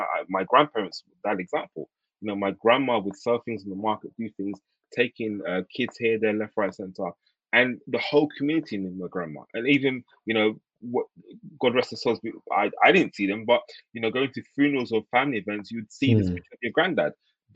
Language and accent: English; Ghana; and I'm originally from Ghana, as you know